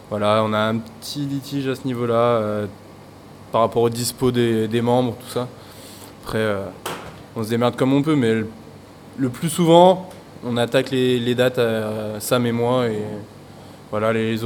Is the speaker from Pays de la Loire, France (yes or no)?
no; Semur-en-Auxois, Bourgogne-Franche-Comté, France; moi, je suis plutôt dans ton coin, en fait. À la base, je suis de Semur-en-Auxois.